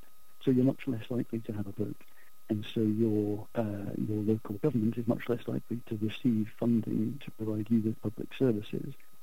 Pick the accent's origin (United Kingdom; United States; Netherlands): United Kingdom; I'm British, obviously